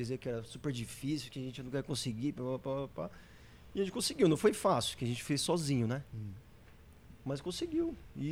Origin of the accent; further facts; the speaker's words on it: São Paulo, Brazil; É, eu sou da Consolação